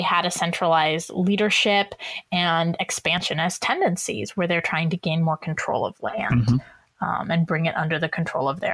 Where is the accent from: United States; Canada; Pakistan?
United States; Iowa; even in my own household, I'm from Iowa and my husband is from Minnesota.